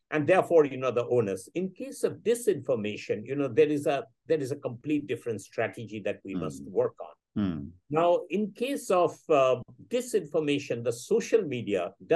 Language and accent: English; India; And there is no more pride, you know, I have as an Indian than to see the progress that it has made since, say, 2001.